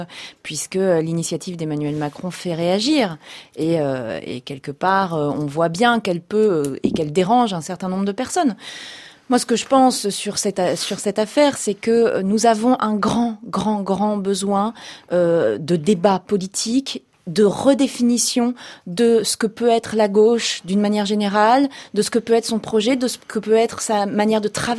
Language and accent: French; Hauts-de-France, France; Moi, je viens du Nord-Pas-de-Calais-Picardie, Hauts-de-France maintenant ça s'appelle.